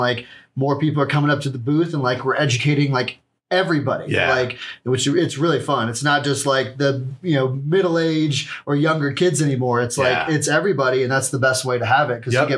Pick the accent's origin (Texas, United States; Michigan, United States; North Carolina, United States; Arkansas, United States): Texas, United States; now in Colorado, United States; So whenever I landed in Colorado, I moved here to grow cannabis for a living.